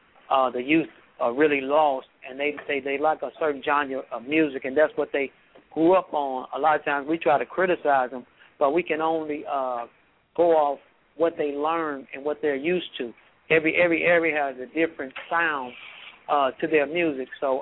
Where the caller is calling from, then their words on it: St. Louis, Missouri, United States; I'm calling from St. Louis.